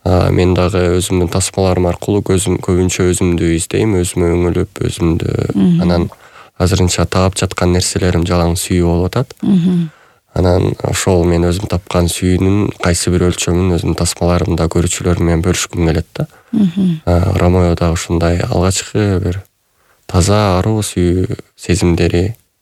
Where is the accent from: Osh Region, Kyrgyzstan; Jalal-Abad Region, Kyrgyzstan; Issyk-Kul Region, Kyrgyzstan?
Osh Region, Kyrgyzstan; чоңойгом. Атам Алайдагы музыкалык драма театрынын көркөм жетекчиси жана биздин айылда Жошоолу айылдык айылында элдик театр негиздеген.